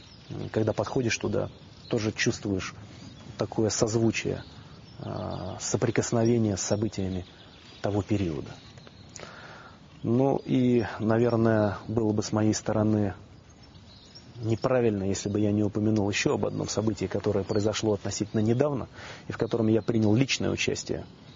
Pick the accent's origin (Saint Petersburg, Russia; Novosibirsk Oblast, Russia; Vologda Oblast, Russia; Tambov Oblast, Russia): Saint Petersburg, Russia; Я из Ленинграда, и, конечно, для меня ленинградские места были особыми.